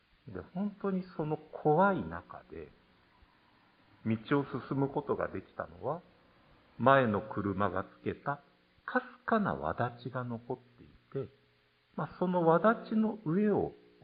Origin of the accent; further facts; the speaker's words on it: Shizuoka, Japan; also born or lived in Akita; now in Omagari, Japan; 私この静岡出身ではありますけれども、静岡を離れた後半分以上の年月を雪国で過ごしてまいりました。で、特に今、まあ、未だ住んでいる大曲は秋田の中でも豪雪地帯の一つだと言われているところであり